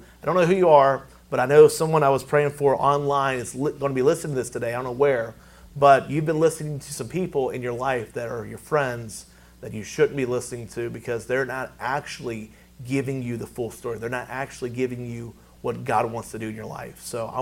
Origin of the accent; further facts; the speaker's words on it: Virginia, United States; now in New Orleans, United States; I mean, I'm from Virginia, you know, rural town Virginia. Been there all my life at that time.